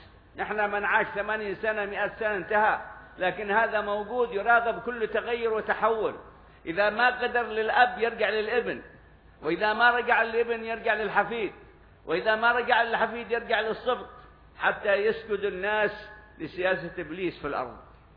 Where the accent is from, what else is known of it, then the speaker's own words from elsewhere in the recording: Hadramaut, Yemen; نحن ننتمي لحضرموت وننتمي لمدرستنا